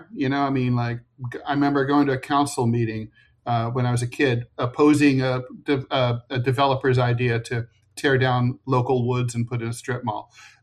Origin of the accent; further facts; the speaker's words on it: United States; But it's embarrassing to me as an American.